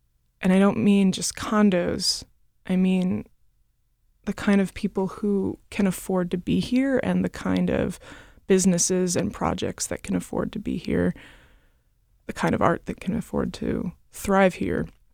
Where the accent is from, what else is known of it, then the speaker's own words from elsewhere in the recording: East Coast, United States; I mean, I am from the East Coast, and I'm used to dense cities